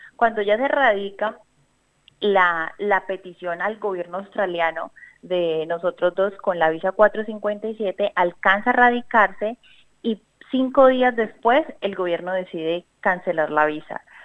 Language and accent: Spanish; Colombia; Yo soy periodista de Colombia, decidimos hacer este gran cambio de vida